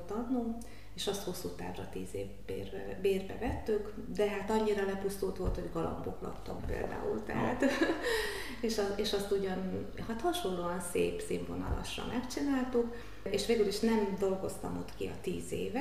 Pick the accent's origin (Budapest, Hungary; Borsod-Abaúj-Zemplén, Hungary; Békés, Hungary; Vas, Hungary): Vas, Hungary; Szombathely; Igen, vasmegyei vagyok, Szombathelyen születtem.